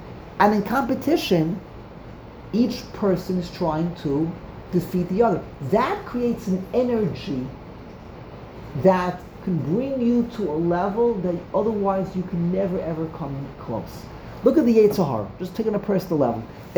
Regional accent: Canada; We're from Canada. Which part of Canada? Montreal? Montreal, Canada.

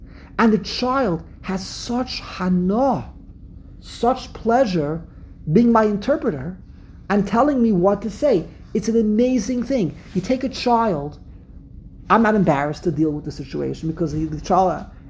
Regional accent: Brooklyn, New York, United States; accent: Brooklyn; So I'm mamish embarrassed to open up my mouth and give away that I'm from Brooklyn with the Brooklyn accent, and I can't speak a word of Hebrew.

